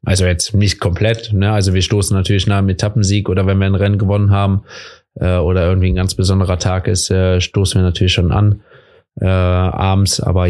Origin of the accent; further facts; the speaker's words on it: Cologne, North Rhine-Westphalia, Germany; born there; als geborener Kölner rund um Köln das Heimrennen zu gewinnen